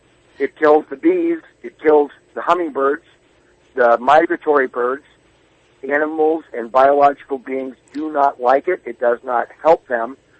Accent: Montana, United States; No, growing up in Montana, my dad was a solar panel manufacturer.

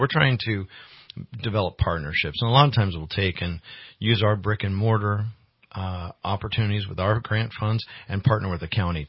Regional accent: Redding, California, United States; I grew up in the North State, so I grew up here, and I was born in Reading, and I've been here since 1970.

